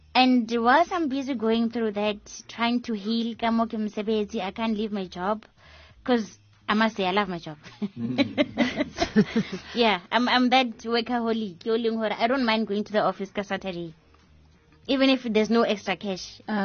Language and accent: English; Soweto, Gauteng, South Africa; I'm from Dobsonville, Soweto.